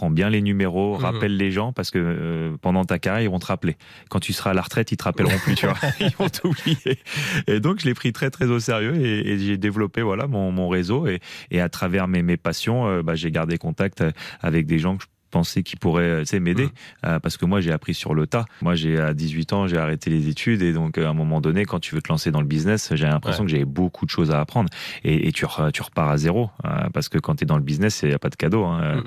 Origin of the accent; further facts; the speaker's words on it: France; J'ai grandi en France.